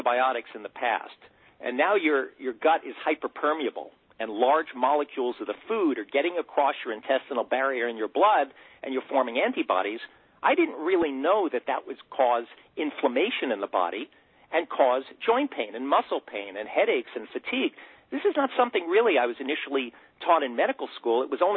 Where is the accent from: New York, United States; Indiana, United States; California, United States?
New York, United States; Queens; now in Poughkeepsie, United States; I'm normally from Bayside, Queens. You know, and I decided, oh, it would be nice to move to the river and the mountains. So I moved upstate, about 2 hours into the Hudson Valley near Poughkeepsie, New York.